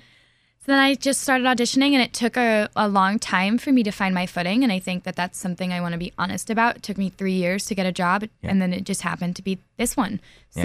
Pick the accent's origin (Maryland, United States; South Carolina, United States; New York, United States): New York, United States; Ossining; I grew up in Westchester County, Ossining, New York.